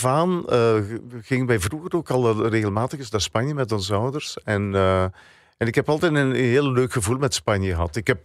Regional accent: Oudenaarde, Flanders, Belgium; Ik ben opgegroeid in Eename, Oudenaarde. Dat is bij een deelgemeente van Oudenaarde, in de Vlaamse Ardennen.

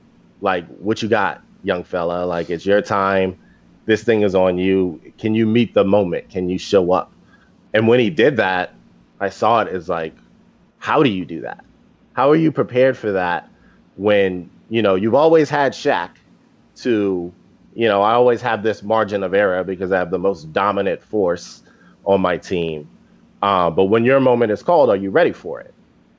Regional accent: New Orleans, Louisiana, United States; moved away; also born or lived in Los Angeles; and I grew up in New Orleans, but I was actually born in Los Angeles, and my mom moved back home to New Orleans when I was really young, 2 or 3 years old.

